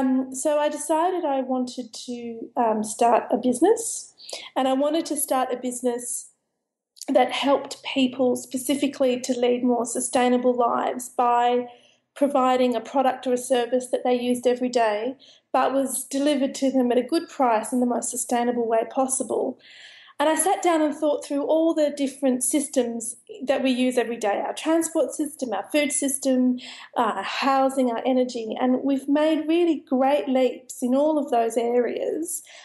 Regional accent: Sydney, New South Wales, Australia; I was actually a city kid. I grew up in Sydney.

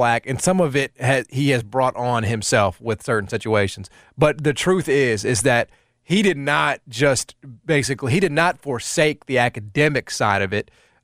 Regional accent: Memphis, Tennessee, United States; when I was a teenager, I was growing up in Memphis, and you know what happened?

